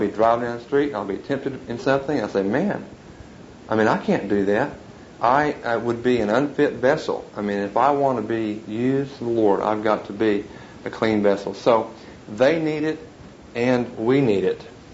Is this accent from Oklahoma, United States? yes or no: yes; Oklahoma, United States; They don't have the kind of background that you and I grew up with here in Fargo and me in Oklahoma.